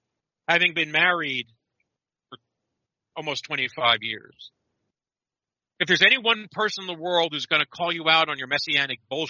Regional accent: Massachusetts, United States; And I'm a Northerner from Massachusetts.

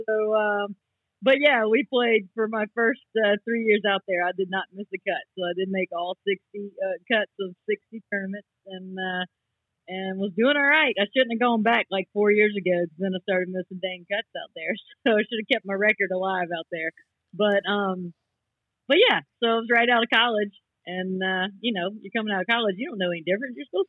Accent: Myrtle Beach, South Carolina, United States; It was just I grew up in Myrtle Beach area, so you kind of have to play golf.

